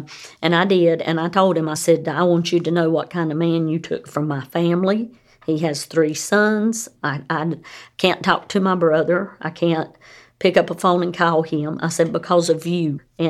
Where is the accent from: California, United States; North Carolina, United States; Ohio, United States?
North Carolina, United States; I'm from North Carolina